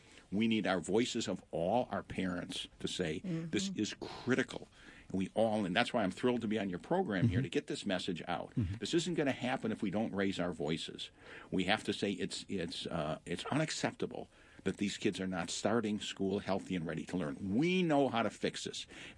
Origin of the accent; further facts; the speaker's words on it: Detroit, Michigan, United States; Now, I'm from Detroit, so keep that in mind.